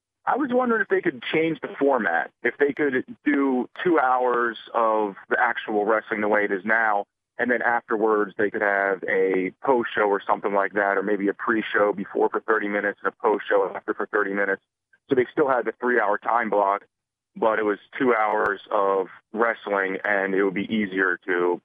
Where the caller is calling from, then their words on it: Philadelphia, Pennsylvania, United States; from Philly.